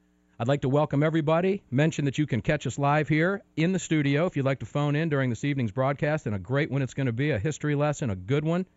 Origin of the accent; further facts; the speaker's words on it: Tampa, Florida, United States; have a little boy that was born at the University Hospital there at University of South Florida. It's my hometown down there.